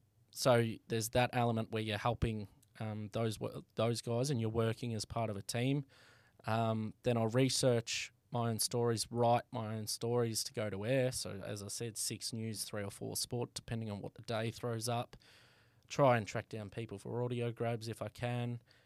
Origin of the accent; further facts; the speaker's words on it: Colac, Victoria, Australia; I've growing up in Colac, like, it's just a beautiful town.